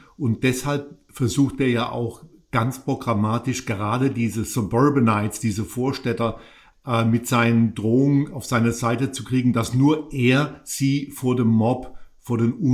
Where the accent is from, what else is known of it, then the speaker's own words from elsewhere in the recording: Charlottesville, Virginia, United States; Das ist meine Heimatstadt, ja.